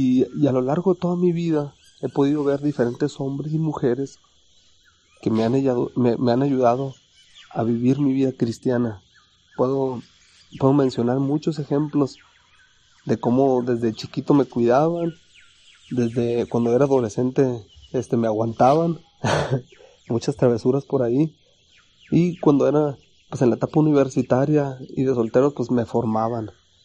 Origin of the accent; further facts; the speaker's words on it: Mexicali, Baja California, Mexico; quisiera comentarles que soy originario de Mexicali.